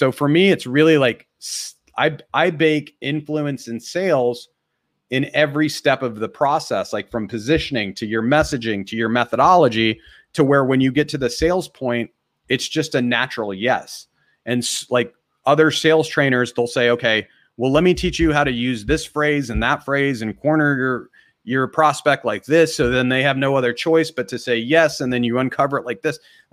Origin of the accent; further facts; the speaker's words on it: India; I have brown eyes. I'm Indian. I came from Indian parents.